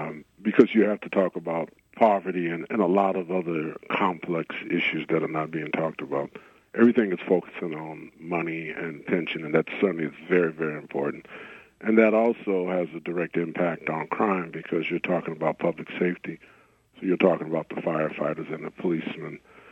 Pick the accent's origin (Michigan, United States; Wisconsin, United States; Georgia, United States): Michigan, United States; Detroit; And it's like two different worlds, what I grew up in Detroit and what exists today.